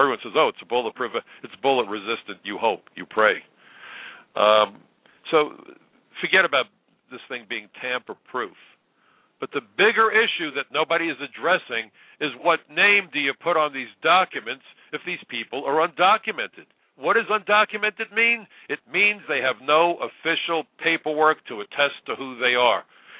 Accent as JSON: {"language": "English", "town": "New York City", "region": "New York", "country": "United States", "tie": "born or raised there", "said": "New York is my town. I was born and raised here, went to Brooklyn College. I am a New Yorker."}